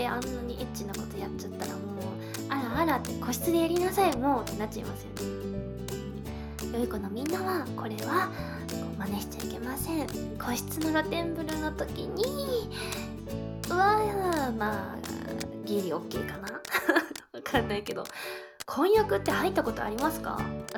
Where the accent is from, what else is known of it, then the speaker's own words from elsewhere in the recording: Fukuoka, Japan; accent: Fukuoka dialect; やっぱり福岡の方言も住んどうところでやっぱ違うから、なんかうちがいつも使いよう方言も入ってればちょっと違う